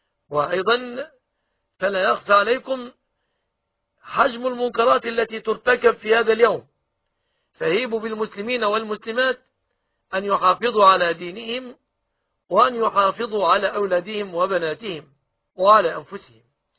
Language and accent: Arabic; Egypt; أن يحفظ بلادنا مصر آمنة مطمئنة من كل مكروه وسوء